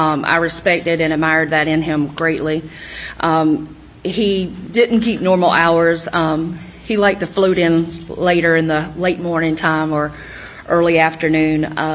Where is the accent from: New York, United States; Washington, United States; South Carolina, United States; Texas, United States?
South Carolina, United States; Hampton; moved away as an adult; also born or lived in Charlotte, United States; I grew up in Hampton, South Carolina, and lived there for the first 18 years of my life, graduated from Wade Hampton High School, went away for college at 18